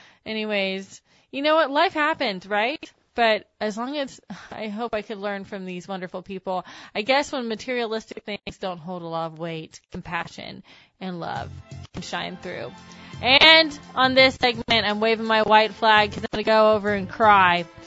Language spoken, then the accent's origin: English; Texas, United States; I'm from Texas, and I have a heavy right foot.